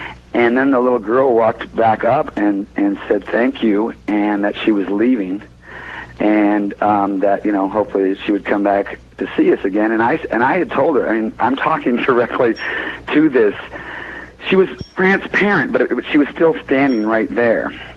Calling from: Genoa, Nevada, United States; Hi, I'm calling from Genoa, Nevada.

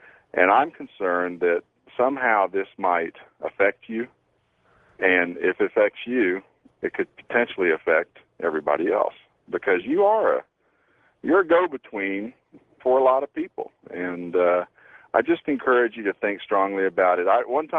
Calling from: Texas, United States; I'm calling from Texas.

